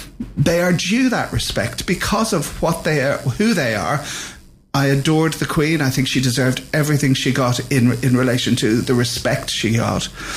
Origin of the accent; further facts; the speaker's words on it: Ireland; even though I am Irish